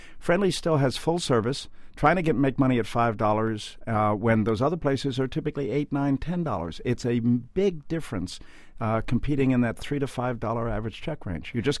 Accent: Long Island, New York, United States; I grew up on Long Island, and when I was in high school

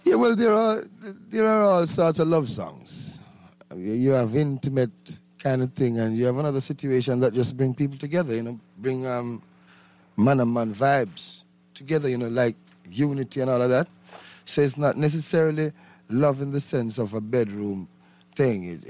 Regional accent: Saint Mary, Jamaica; In the countryside, St. Mary.

